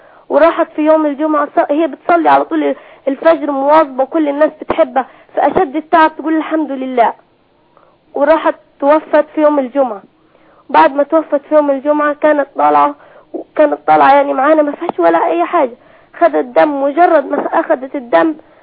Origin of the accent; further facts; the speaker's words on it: Upper Egypt, Egypt; يعني احنا من الصعيد